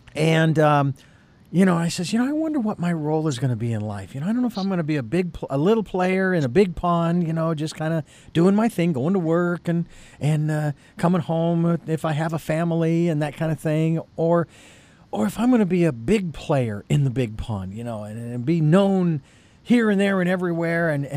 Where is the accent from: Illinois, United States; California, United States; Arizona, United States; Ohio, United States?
Arizona, United States; Phoenix; especially I grew up in Phoenix, Arizona, and we went through a phase where we had a gentleman running for governor